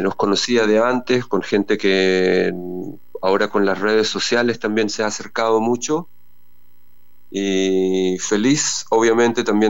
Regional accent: Israel; also born or lived in Chile; nos fuimos de Chile en 1977, ya sabiendas que mi papá no estaba vivo, y nos fuimos a Israel, donde teníamos familia, nos estaban esperando. Entonces yo crecí en Israel, y el libro lo escribí originalmente en hebreo

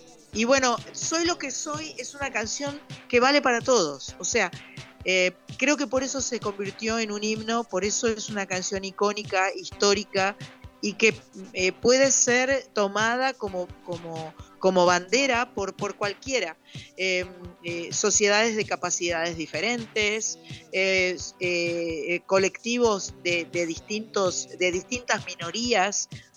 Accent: Argentina; Yo soy argentina

